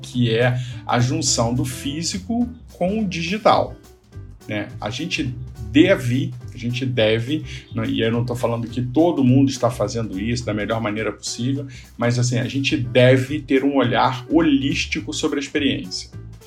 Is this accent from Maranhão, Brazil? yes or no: no; Rio de Janeiro, Brazil; now in São Paulo, Brazil; Eu sou do Rio, moro em São Paulo há quase 11 anos